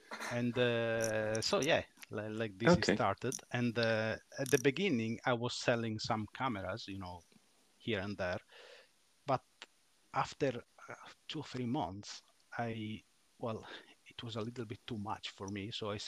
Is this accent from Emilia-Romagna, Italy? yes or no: yes; Ferrara, Emilia-Romagna, Italy; I'm from Ferrara, so it is a northeast, let's say midway between Bologna and Venice, let's say.